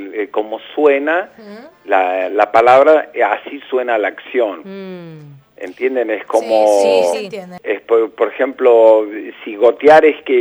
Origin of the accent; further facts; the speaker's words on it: Posadas, Misiones, Argentina; Yo soy de Posada. Y es como que la S del final es como que la absorbemos.